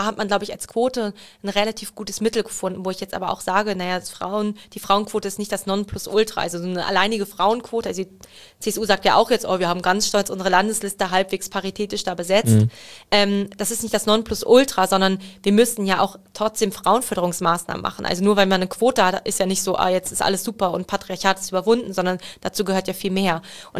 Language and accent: German; Hanover, Lower Saxony, Germany; Als Hannoveranerin.